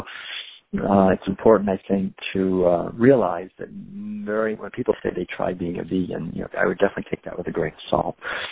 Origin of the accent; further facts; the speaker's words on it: Concord, Massachusetts, United States; Where I grew up in Concord, Massachusetts, April 19th is Patriots Day.